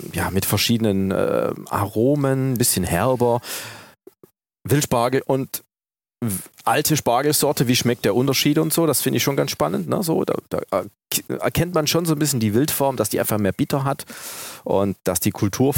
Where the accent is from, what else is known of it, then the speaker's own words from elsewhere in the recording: Heidenheim, Baden-Württemberg, Germany; born there; Aus dem erstarkten, noch Bundesligisten FC Heidenheim. Das ist meine Geburtsstadt tatsächlich.